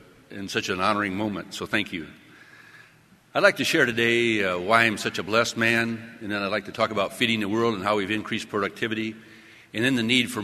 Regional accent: Iowa, United States; born there; I was born to parents in North Central Iowa who had eighth grade education and who were conservative, frugal, very productive, hardworking farmers.

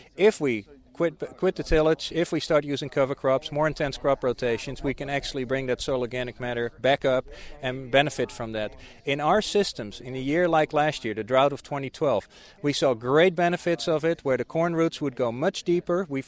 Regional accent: Indiana, United States; I'm from Indiana

